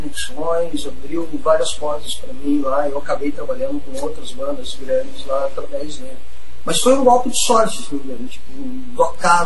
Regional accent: Curitiba, Paraná, Brazil; eu sou aqui de Curitiba. Fui criado na Água Verde.

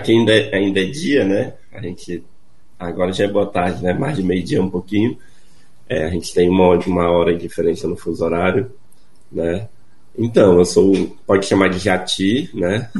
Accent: Santarém, Pará, Brazil; Eu sou de Santarém, do Pará, né

